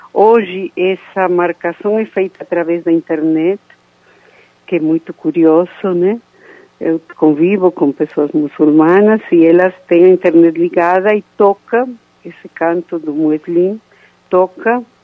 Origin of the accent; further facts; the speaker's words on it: Argentina; Portuguese is a second language; now in Brazil; Eu sou imigrante no Brasil e minha família foi imigrante na Argentina. E durante minha infância na Argentina havia uma convivência ótima entre muçulmanos e católicos